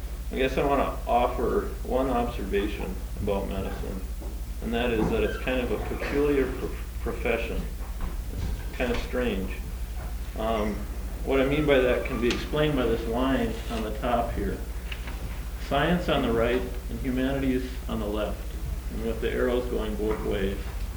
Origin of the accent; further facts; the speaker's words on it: Rochester, Minnesota, United States; also born or lived in Fargo; I was born in Fargo, North Dakota, raised mostly in Rochester, and been a longtime resident there